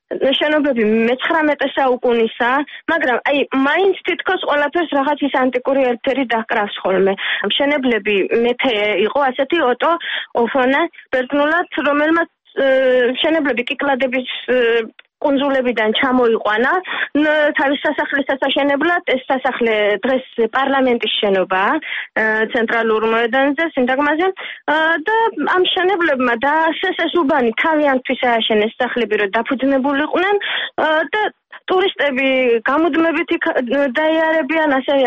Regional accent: Gori, Shida Kartli, Georgia; გორიდან ვარ წარმოშობილი, გორში ოჯახი გორში ცხოვრობ

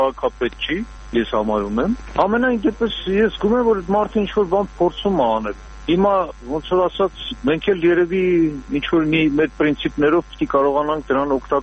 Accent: Yerevan, Armenia; Ես ազատ երևանցի եմ

